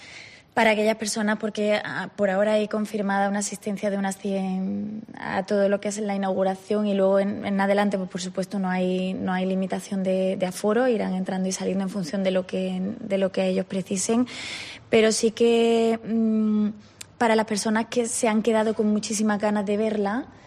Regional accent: Córdoba, Andalusia, Spain; lo identifico también mucho con mi tierra y con mis orígenes, mis raíces, que es muy importante e influencia mucho e inspira mucho mi obra. Y claro, Andalucía y Córdoba pues es todo color, es todo saturación.

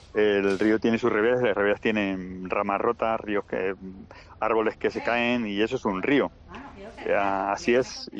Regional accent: Extremadura, Spain; Yo te cuento una anécdota en mi pueblo de un puente que se rehizo en una carretera que había entre Jarandilla y otro pueblito al lado.

